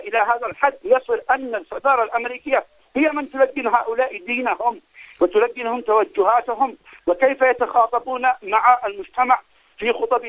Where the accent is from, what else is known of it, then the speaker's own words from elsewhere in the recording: Yemen; أن يقفوا معنا كيمنيين،